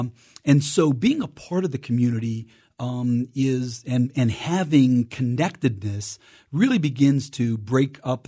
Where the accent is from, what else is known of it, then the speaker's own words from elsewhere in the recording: McKees Rocks, Pennsylvania, United States; I'm local Pittsburgh guy, born and raised in McKees Rocks, and growing up on a family hill. It's called Condoleezza Hill in McKees Rocks.